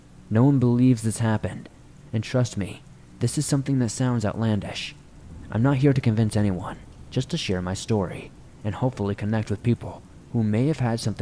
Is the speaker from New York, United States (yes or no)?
yes; New York, United States; I was not too familiar with the area since I'm from New York, and I did not realize how ghetto the neighborhood really is.